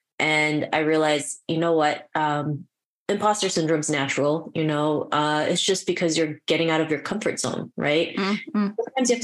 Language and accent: English; Canada; also born or lived in Philippines; well, I was born in the Philippines, but I was here, I've been in Canada since I was seven.